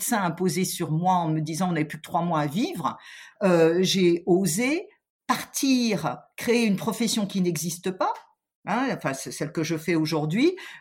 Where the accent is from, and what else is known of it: Grand Est, France; born there